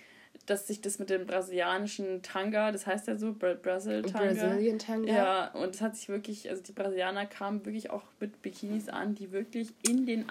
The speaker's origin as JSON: {"language": "German", "country": "Germany", "said": "wir sagen, wir kommen aus Deutschland und das ist dann irgendwie cool"}